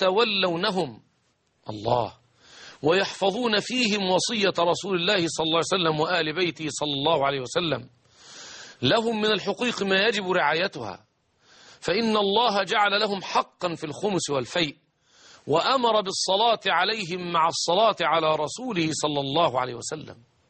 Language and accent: Arabic; Egypt; تباع عندنا في مصر، تباع في السعودية، وتباع في سوريا